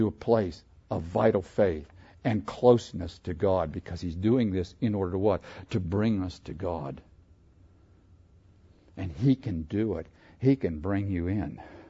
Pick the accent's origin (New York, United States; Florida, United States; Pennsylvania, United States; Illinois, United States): Pennsylvania, United States; I grew up in Pennsylvania. We just call them regular Joes.